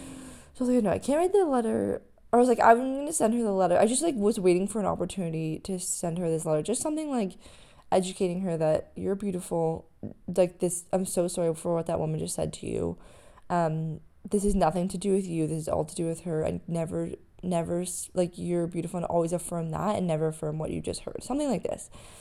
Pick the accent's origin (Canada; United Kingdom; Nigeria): Canada; I'm from Canada. I would never hurt anyone.